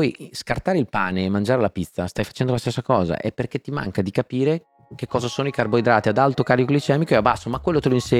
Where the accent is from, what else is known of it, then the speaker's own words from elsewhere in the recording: Emilia-Romagna, Italy; io sono romagnolo, ragazzi